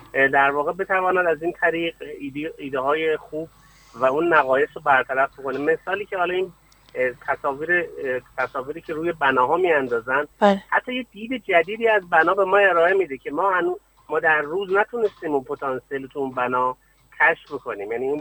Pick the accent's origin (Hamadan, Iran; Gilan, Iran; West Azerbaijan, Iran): Hamadan, Iran; مخصوصا برای شهر همدان که حالا ما همدانی هستیم